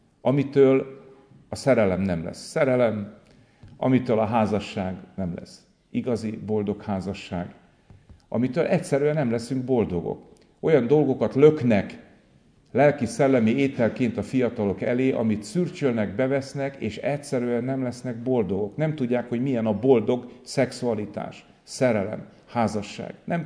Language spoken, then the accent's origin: Hungarian; Békéscsaba, Békés, Hungary; Békés Csabán Születtem ott, kereszteltek, konfirmáltam